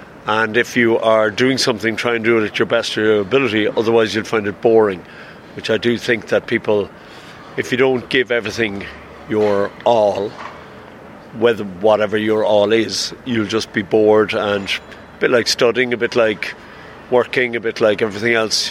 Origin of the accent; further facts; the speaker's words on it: Cork, Munster, Ireland; now in Dublin, Ireland; I now live in Dublin. I'm originally from Cork.